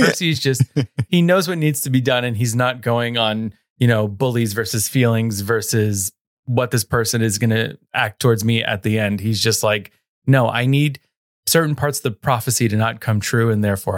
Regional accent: New York City, New York, United States; born and raised in Queens, New York, I could do that heavy New York accent

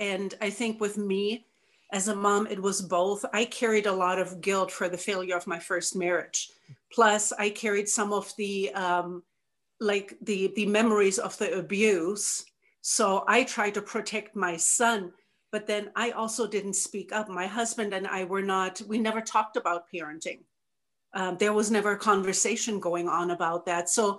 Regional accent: Germany; English is a second language; moved away as an adult; now in United States; I was born and raised in Germany. When I was 21, I married an American soldier, a Black soldier. We fell in love, got married, and came back to the United States.

